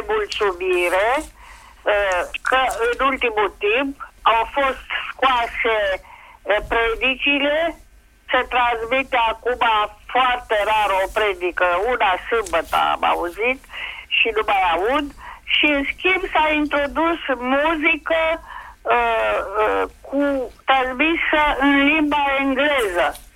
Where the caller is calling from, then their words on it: Craiova, Dolj, Romania; din Craiova.